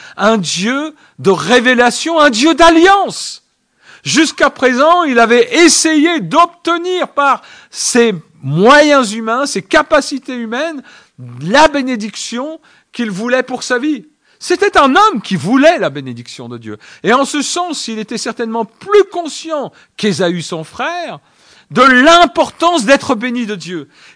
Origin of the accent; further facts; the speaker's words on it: Normandy, France; je suis un Normand à l'origine, installé en Bretagne depuis bien longtemps. Mais à l'origine, j'ai passé ma vie en Normandie.